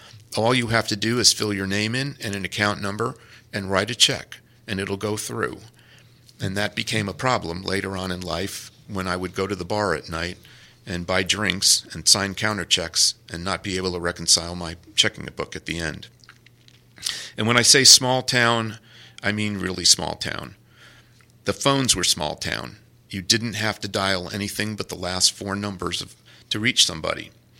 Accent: New York, United States; The woman at the hardware store chatted me up a bit. I told her I was from New York.

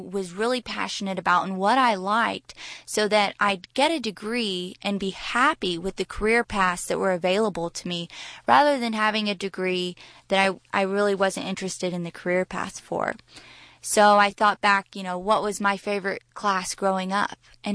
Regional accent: Texas, United States; You know, I think most folks growing up in Texas either want to be an Aggie or a Longhorn.

